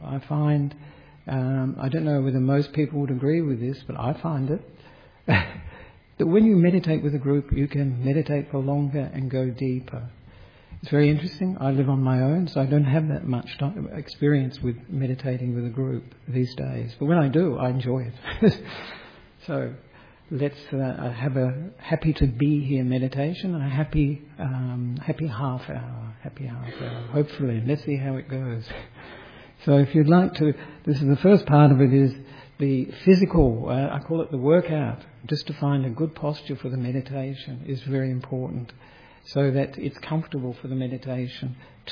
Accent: Perth, Western Australia, Australia; now in Sri Lanka; even though I am from Perth.

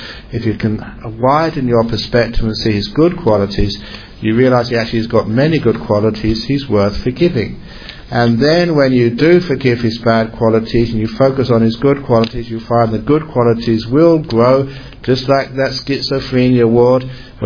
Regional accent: London, United Kingdom; born there; Now, because I was born in London, I know some of its history.

